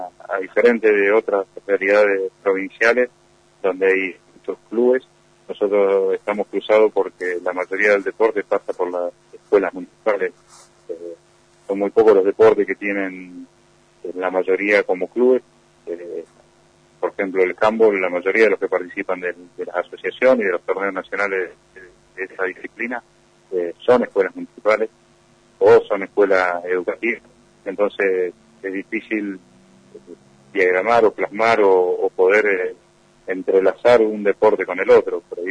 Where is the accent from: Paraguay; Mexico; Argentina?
Argentina; Pico Truncado, Santa Cruz; No, en este momento, porque yo soy nativo de Pico Truncado, estoy viajando constantemente a Gallego para realizar las tareas